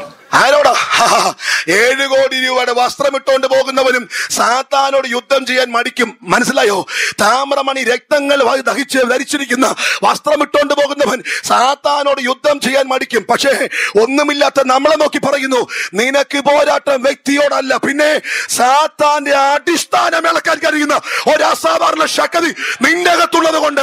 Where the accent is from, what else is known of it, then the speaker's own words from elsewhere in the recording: Helibria, Kerala, India; born there; ഏലപ്പാറയ്ക്ക് അടുത്ത് ഹെലിബ്രിയ എന്റെ ജന്മസ്ഥലവാ.